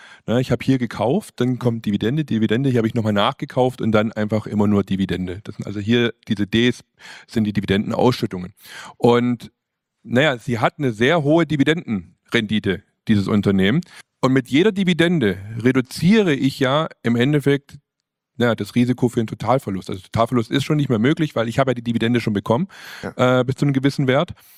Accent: Swabia, Germany

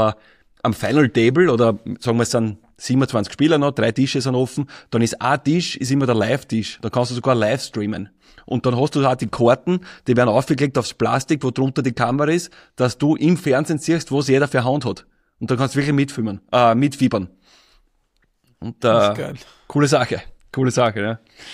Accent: Petersbaumgarten, Lower Austria, Austria; ich bin aufgewachsen in Petersbaumgarten, ne, und von meiner Gossen, das war so eine neue Siedlung.

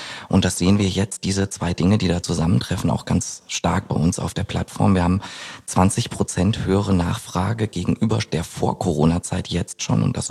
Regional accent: North Rhine-Westphalia, Germany; Ich bin 33 Jahre alt, gebürtiger Ostwestfale

